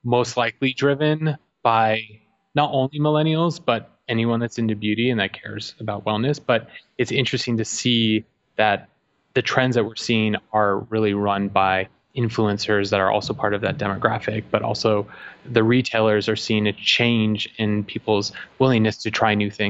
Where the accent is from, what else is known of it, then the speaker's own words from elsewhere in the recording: California, United States; So we're from California, our company is from California